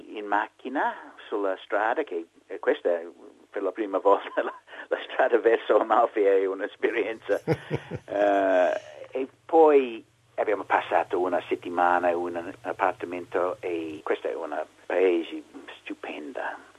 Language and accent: Italian; Australia; Italian is a second language; Io sono un australiano, non ho parenti italiani. Io ho 78 anni